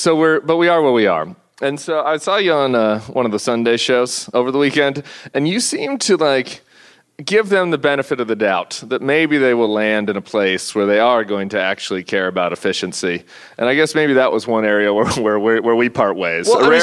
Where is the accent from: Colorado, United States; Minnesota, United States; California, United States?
Colorado, United States; Littleton; I'm from Littleton. That's kind of like a beta name, Littleton.